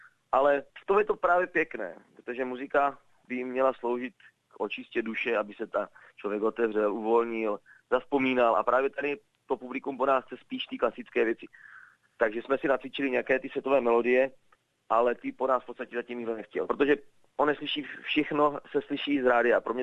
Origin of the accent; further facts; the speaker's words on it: Mikulčice, South Moravian Region, Czechia; My jsme z Mikulčic, což je malebná vesnice mezi Horonínem a Břeclaví